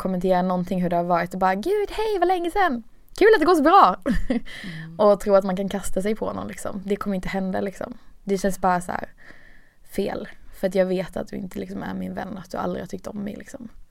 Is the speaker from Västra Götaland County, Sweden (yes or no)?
no; Skåne, Sweden; så var jag i Helsingborg typ ganska nära då där jag kommer ifrån